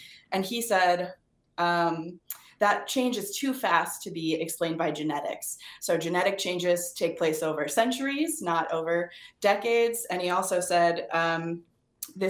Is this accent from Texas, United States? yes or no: no; Pennsylvania, United States; My sister and I grew up in Pennsylvania.